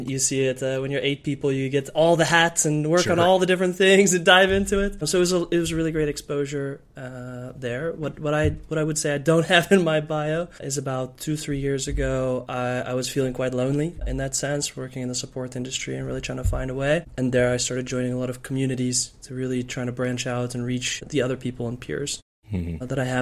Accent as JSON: {"language": "English", "town": "San Diego", "region": "California", "country": "United States", "moved": "as an adult", "lives_now": "Netherlands", "said": "about 5 years ago, I moved from San Diego in the States, where I'm originally from, to the Netherlands."}